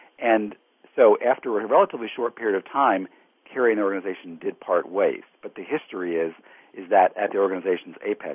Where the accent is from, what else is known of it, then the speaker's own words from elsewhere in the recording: Washington, District of Columbia, United States; I grew up in Washington, D.C., so I remember the protests happening downtown